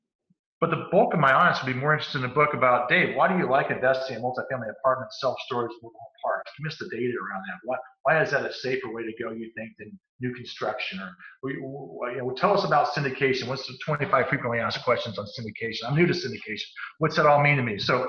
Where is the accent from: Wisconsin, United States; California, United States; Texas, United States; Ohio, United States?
Ohio, United States; Cincinnati; Because I grew up in Cincinnati.